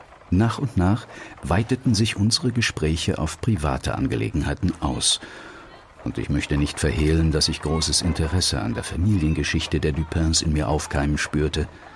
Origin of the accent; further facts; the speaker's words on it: France; dass es eben die in meiner Heimat berühmte Selbstbezogenheit eines Franzo